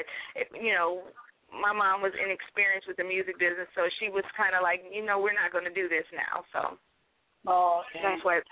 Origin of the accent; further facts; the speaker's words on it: Maywood, Illinois, United States; I'm from Chicago. I'm from Maywood, Illinois.